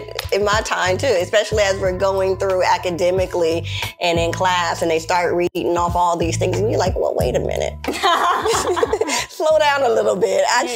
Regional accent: Dallas, Texas, United States; born there; Yes, I was born in Dallas, so, you know, I can, you know, giddy on up with them, with the best of them.

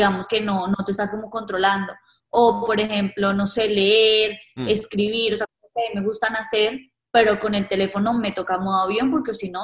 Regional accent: Cali, Valle del Cauca, Colombia; Porque es de Cali, o sea, porque somos

